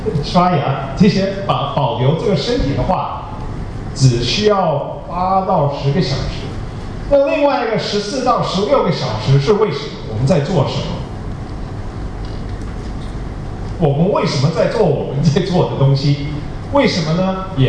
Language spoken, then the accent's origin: Chinese; United States; Chinese is a second language; 我的国语讲得不太好，我是美国出生长大的所以先抱歉